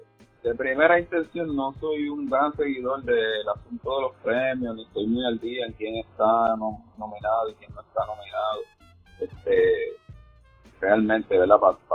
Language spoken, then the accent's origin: Spanish; Puerto Rico; yo soy MC, soy rapero de Puerto Rico